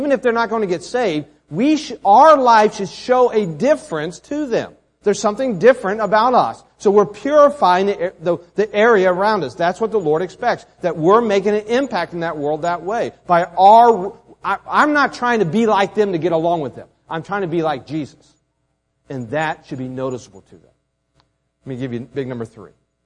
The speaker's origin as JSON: {"language": "English", "region": "West Virginia", "country": "United States", "tie": "born or raised there", "said": "back in Emmanuel Baptist, that's my church back in, church I grew up in West Virginia, me and Kelly are from."}